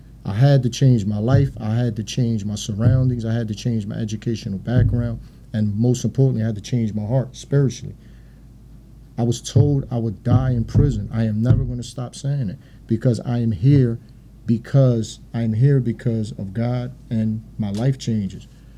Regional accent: Philadelphia, Pennsylvania, United States; So in 2020, she ended up coming down here to visit her family in North Philadelphia. I'm from North.

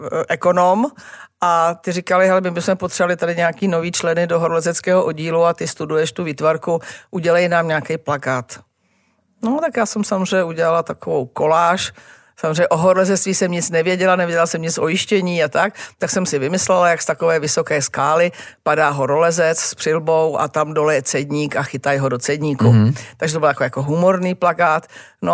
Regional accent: Prague, Czechia; Tak on ten panelák tehdejší stál mezi starou zástavbou, takže okolo byl velký park

